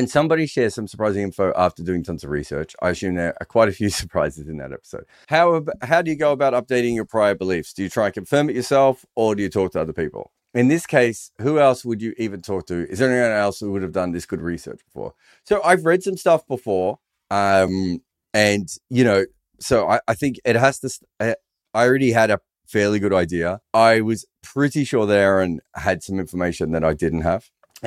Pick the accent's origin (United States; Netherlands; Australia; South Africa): Australia; Melbourne, Victoria; I grew up in Melbourne and there wasn't always clouds and the ball used to swing around corners